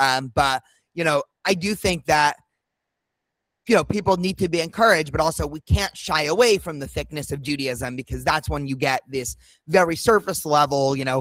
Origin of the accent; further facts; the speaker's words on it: United States; So like, I'm an American, I'm a dad, I'm a teacher, I'm a rock climber, I'm a podcaster, and I'm Jew, right?